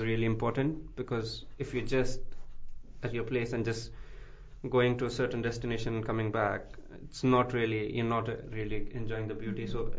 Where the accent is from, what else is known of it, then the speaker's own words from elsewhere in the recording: Pune, Maharashtra, India; born there; And yeah, Marathi, because I was born in Pune, and there's, like, Maharashtra people speak Marathi.